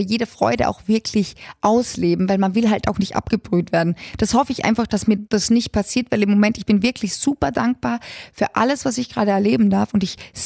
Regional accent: Altersberg, Austria; Ich komme aus Österreich. Ich bin in einem kleinen Dorf namens Altersberg aufgewachsen

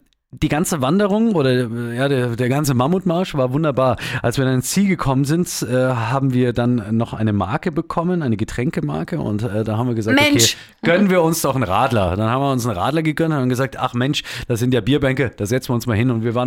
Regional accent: Bavaria, Germany; wie man das bei uns in Bayern sagt.

